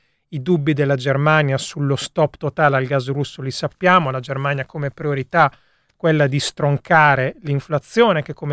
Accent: Lombardy, Italy; quella che dalle mie parti nel bresciano si chiama l'economia del trucciolo

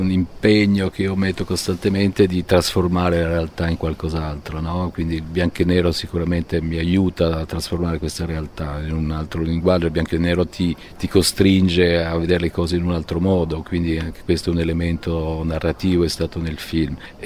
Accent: Pompei, Campania, Italy; io sono cresciuto lì a Pompei

